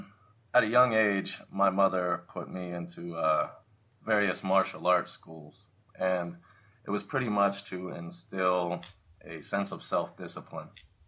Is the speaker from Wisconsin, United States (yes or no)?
no; Youngstown, Ohio, United States; But I grew up in Youngstown, Ohio, which is really not a great area. And I ended up leaving home at a very young age.